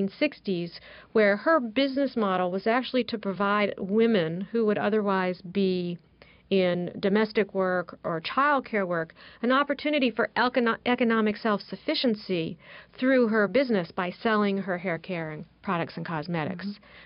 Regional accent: Virginia, United States; I grew up in Virginia. I mean, we studied Pocahontas over and over and over.

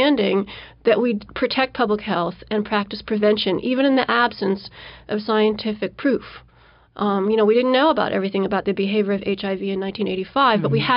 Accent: Illinois, United States; also born or lived in Massachusetts; And then I moved back into my sister's basement in 1994, back in my hometown of Illinois, and tried to deploy whatever skills I had as a kind of environmental detective in my home community.

